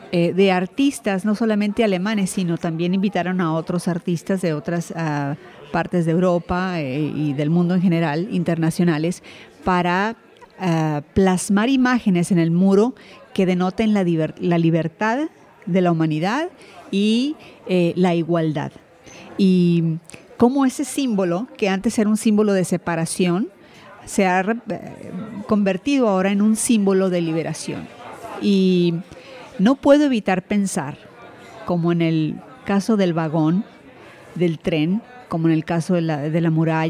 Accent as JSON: {"language": "Spanish", "country": "Mexico", "said": "en la historia de México, que es mi país de origen"}